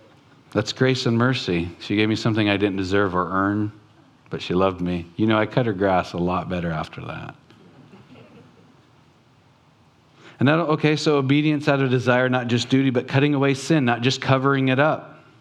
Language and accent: English; California, United States; born there; also born or lived in Oregon; I came from Oregon, which was true. I was born in California. We stopped in Oregon and then we went over.